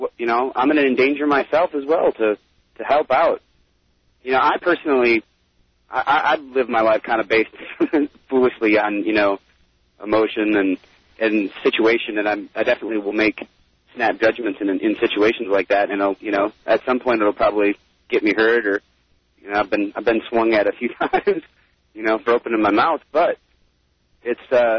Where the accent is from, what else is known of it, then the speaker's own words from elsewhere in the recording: Saginaw, Michigan, United States; I'm actually from Saginaw, Michigan.